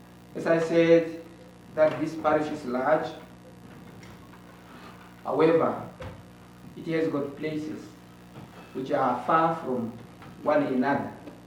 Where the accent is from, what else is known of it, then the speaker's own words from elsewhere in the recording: Epembe, Oshana, Namibia; I'm from Namibia. In the village called Epembe, which is in Ondangwa town. Epembe is found in the northern Namibia, a small country.